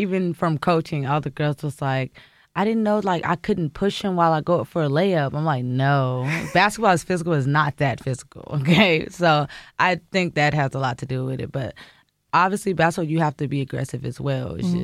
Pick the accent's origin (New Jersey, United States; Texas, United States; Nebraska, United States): Texas, United States; Dallas; now in Ireland; I'm from Dallas, Texas, and I actually play here professionally basketball.